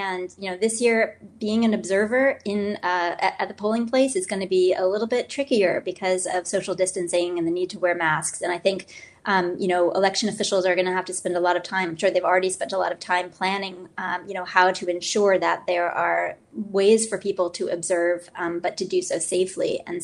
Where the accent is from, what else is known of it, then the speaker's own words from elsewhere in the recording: New Hampshire, United States; I grew up in New Hampshire, and that we certainly did that in New Hampshire.